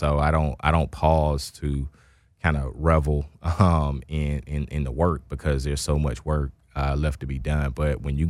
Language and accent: English; Atlanta, Georgia, United States; I'm from the A, man. I can't help. I'm from the West Side